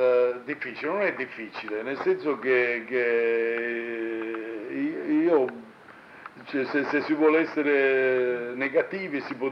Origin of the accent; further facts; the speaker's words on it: Sicily, Italy; Io sono fotografo, sono siciliano, ho quasi 60 anni e faccio fotografie da 40.